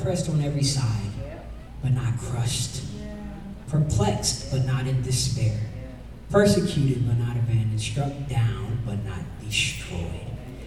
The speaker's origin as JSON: {"language": "English", "country": "Japan", "tie": "born or raised there", "said": "Maybe it's because I was raised in Japan."}